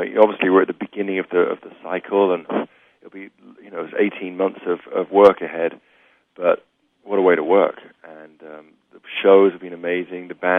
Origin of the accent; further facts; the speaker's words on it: England, United Kingdom; You know, being English, having the low expectations, makes everything a bonus, and it's really been a bonus.